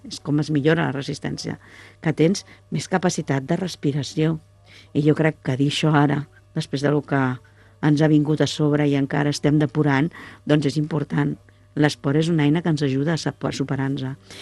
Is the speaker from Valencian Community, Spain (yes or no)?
no; Barcelona, Catalonia, Spain; jo vinc de Barcelona, però és un municipi petit